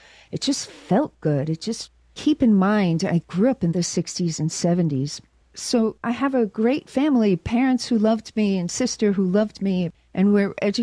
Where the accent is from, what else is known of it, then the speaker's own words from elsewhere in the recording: New York, United States; I grew up in New York back in the 70s, so my introduction to punk was really right where it was happening. I was 16 in 1976, 40 plus years ago. It was really a great scene. I'm from Long Island